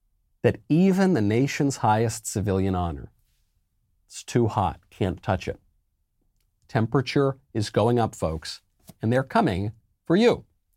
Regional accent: New York, United States; And I'm a New Yorker, so I certainly don't watch the Patriots.

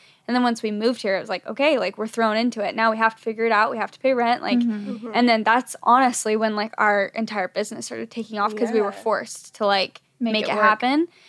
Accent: Arizona, United States; also born or lived in Utah; we grew up in Arizona, lived there our entire lives. We had both lived in Utah for a period of time before we even met each other.

